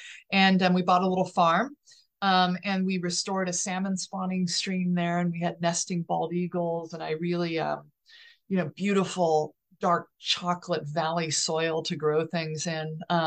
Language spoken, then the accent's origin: English; California, United States; You know, I'm from the American West where it's car culture and it is barbed wire and gun culture and private property.